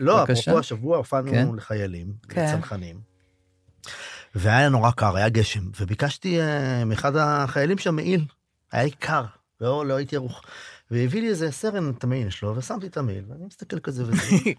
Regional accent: Gadot, Northern District, Israel; גדלתי בגדות, ילדה מגדות

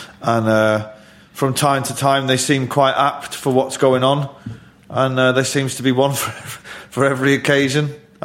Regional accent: Manchester, North West England, United Kingdom; There's being working class and coming from a very poor background. There's that. And then there's being a Mancunian.

